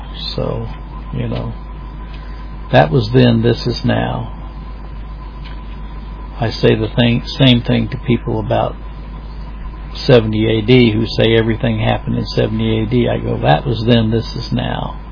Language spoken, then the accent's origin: English; Missouri, United States; I was born in the state of Missouri. That's my home state.